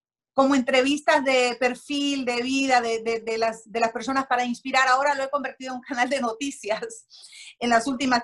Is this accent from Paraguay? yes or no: no; Honduras; Y hay tantas batallas en mi país, tantas luchas, aparte de los altos niveles de corrupción, el narcotráfico, la falta de creer, de transparencia. Está fracturada nuestra familia hondureña